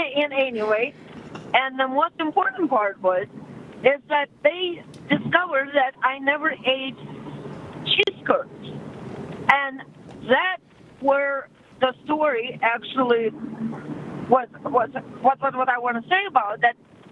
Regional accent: Russia; now in United States; I'm from Russia, so but I'm here as of 1995, so I consider myself a Vistanite already.

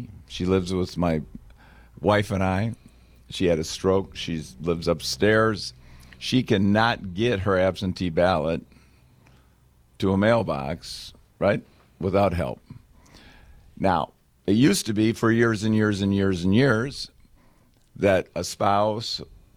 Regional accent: Milwaukee, Wisconsin, United States; I live in a purple state. I'm from Milwaukee, so it's a sort of a bluer purple, right?

